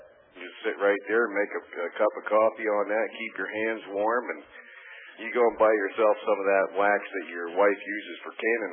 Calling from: Pennsylvania, United States; I'm calling from Pennsylvania

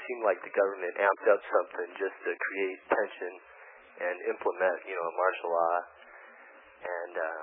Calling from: Olympia, Washington, United States; I'm calling from Olympia, Washington.

